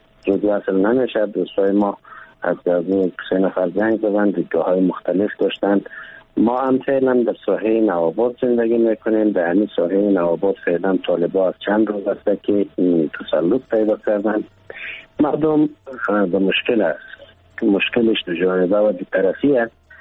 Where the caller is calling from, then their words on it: Qazvin, Iran; از قزوین هستم